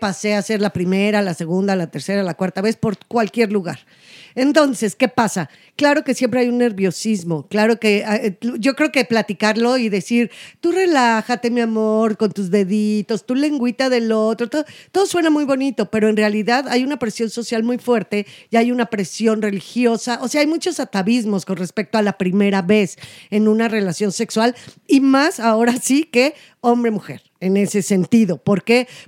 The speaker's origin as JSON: {"language": "Spanish", "country": "Mexico", "said": "se los digo yo como … como mujer, como mexicana, como de este país."}